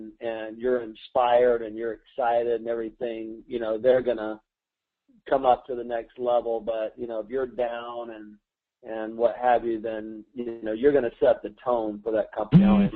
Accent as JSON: {"language": "English", "region": "Alabama", "country": "United States", "said": "I'm from Alabama, so I'm slow."}